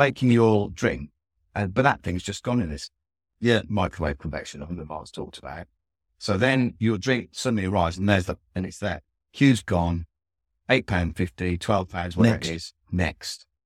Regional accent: United Kingdom; Because as British, we love queuing.

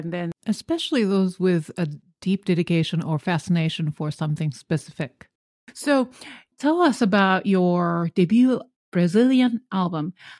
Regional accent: Japan; now in United States; I am originally from Japan. Although I'm Korean, now I'm American.

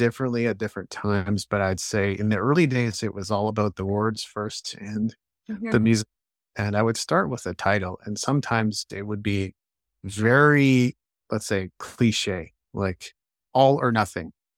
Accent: Japan; I was attracted to music initially when I was growing up in Japan.

